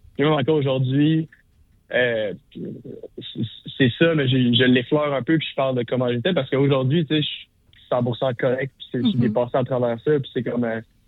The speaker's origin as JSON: {"language": "French", "town": "Saint-Bruno-de-Montarville", "region": "Quebec", "country": "Canada", "said": "Je viens de la banlieue de Montréal sur la rive sud à Saint-Bruno de Montarville."}